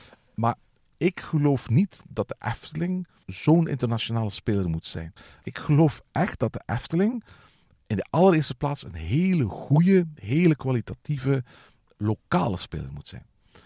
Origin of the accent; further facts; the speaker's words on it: Belgium; Want ik geloof ook dat wij bijvoorbeeld als Belgen